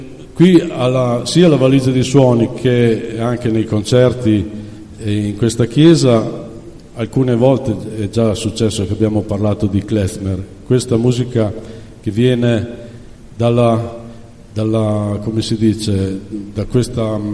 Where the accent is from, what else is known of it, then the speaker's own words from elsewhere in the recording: Sassuolo, Emilia-Romagna, Italy; born there; anch'io sono nato a Sassuolo, si sente